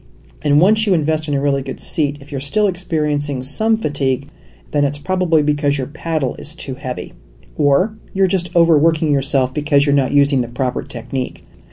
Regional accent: Michigan, United States; I found a place that sells rivets back in my home state of Michigan

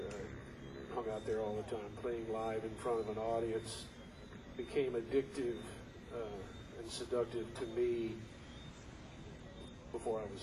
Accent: Asheville, North Carolina, United States; that song was written by my friend Ray Sisk, who was a songwriting mentor to me growing up in Asheville.

